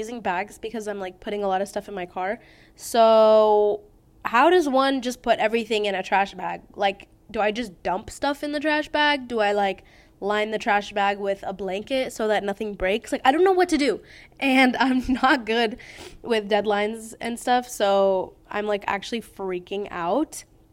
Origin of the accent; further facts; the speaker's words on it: New York, United States; born there; I was actually born in New York, if anyone was wondering. I'm a New Yorker just for the first wee years of my life.